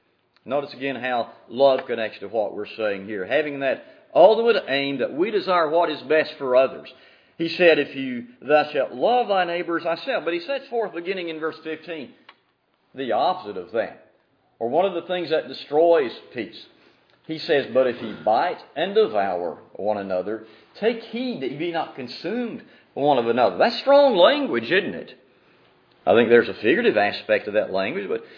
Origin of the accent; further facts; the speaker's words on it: Mississippi, United States; he used to come and hold gospel meetings where I was growing up in Mississippi.